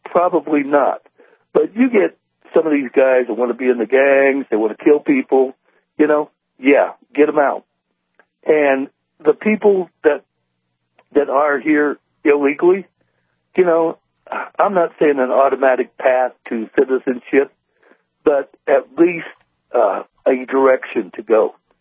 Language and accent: English; United States; I am an American. The people I served with are Americans.